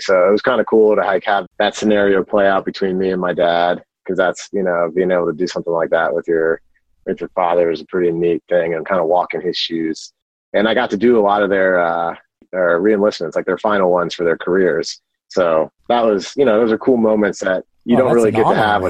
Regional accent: North Carolina, United States; So, grew up in North Carolina, and both my folks are actually enlisted Air Force

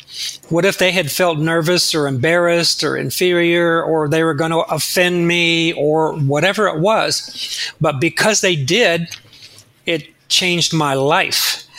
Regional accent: Ohio, United States; I grew up in Northwest Ohio. My father was a small country doctor, and all my uncles and family were farmers.

